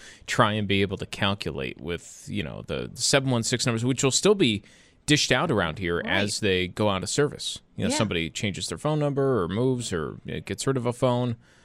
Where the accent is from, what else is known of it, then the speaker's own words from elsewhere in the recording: Buffalo, New York, United States; Like, this is where I'm from. I'm from Buffalo.